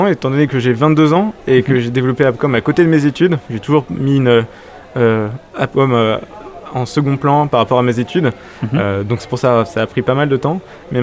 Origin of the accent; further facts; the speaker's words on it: Tours, Centre-Val de Loire, France; now in Paris, France; À l'origine, je suis de Tours.